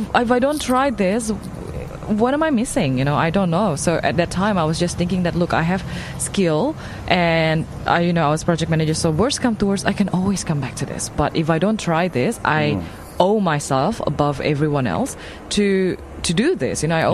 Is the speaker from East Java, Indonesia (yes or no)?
no; Jakarta, Indonesia; now in France; I was originally from Indonesia, Jakarta.